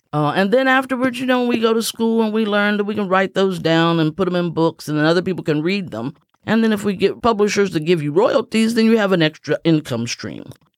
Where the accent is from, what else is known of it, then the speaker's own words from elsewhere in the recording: Ironton, Ohio, United States; now in Cincinnati, United States; was born and raised in the River City of Ironton, Ohio, more correctly pronounced in the proper dialect, Arnton, Ohio. And I came to Cincinnati in 1972, a step migration.